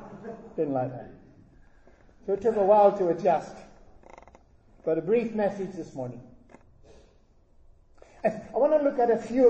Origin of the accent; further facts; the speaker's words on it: Northern Ireland, United Kingdom; I come from Northern Ireland.